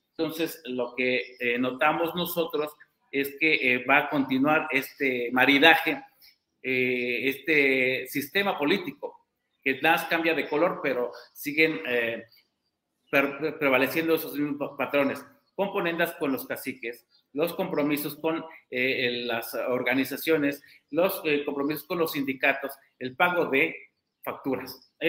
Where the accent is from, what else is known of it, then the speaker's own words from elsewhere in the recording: Oaxaca, Mexico; como oaxaqueño añoro que ojalá nos vaya bien